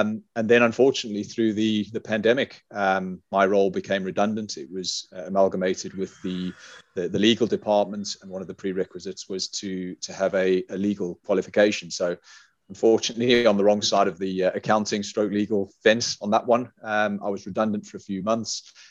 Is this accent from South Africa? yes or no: yes; South Africa; accent: South African; now in Leeds, United Kingdom; You may have noticed from my accent, if you're aware of a South African accent, that I'm not from the northeast of England or central England, now living in Leeds.